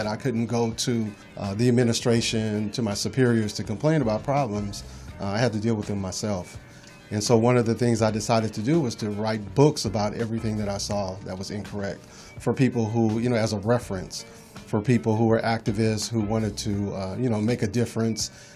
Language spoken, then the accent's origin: English; Los Angeles, California, United States; Well, I grew up in Los Angeles and I had friends who had been beaten by the police